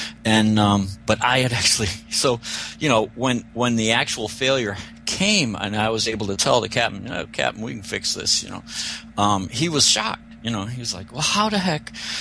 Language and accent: English; Arizona, United States; as a boy, I grew up in the Verde Valley, right there where Sedona is